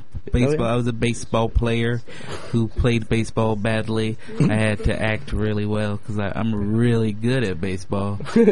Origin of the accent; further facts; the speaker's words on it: Chicago, Illinois, United States; also born or lived in Los Angeles; I grew up in, I was born in Los Angeles and grew up in Chicago.